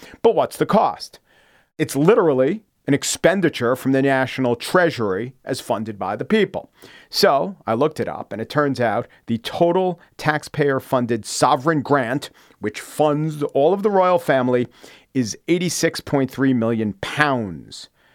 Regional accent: United States; but as an American, it is my birthright and something of my responsibility to not have reverence for the sovereign

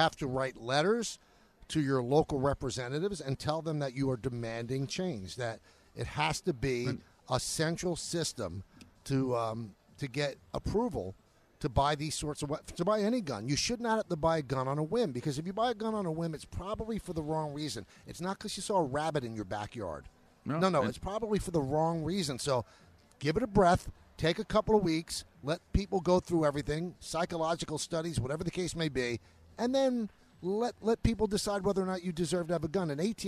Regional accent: United States; I'm an American.

